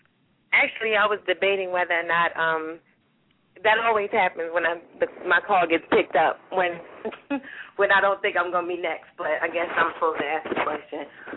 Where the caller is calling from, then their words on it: New Jersey, United States; I'm calling from New Jersey.